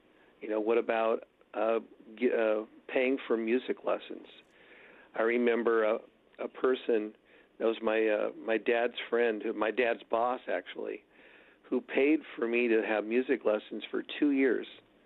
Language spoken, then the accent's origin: English; Seattle, Washington, United States; Well, I was born and raised in Seattle, and I started showing signs of musical talent when I was a little kid.